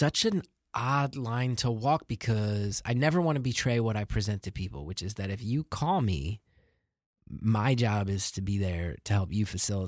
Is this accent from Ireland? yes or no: no; Northeast, United States; than where I grew up in the Northeast.